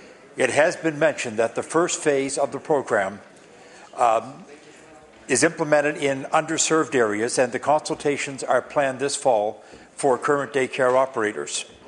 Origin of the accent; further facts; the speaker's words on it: Brookfield, Nova Scotia, Canada; like the one in Brookfield, my hometown